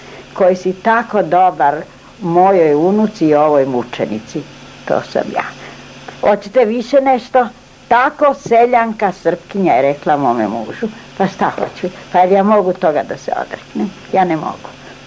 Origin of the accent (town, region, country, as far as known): Croatia; born there; first language Hungarian; Serbian is a second language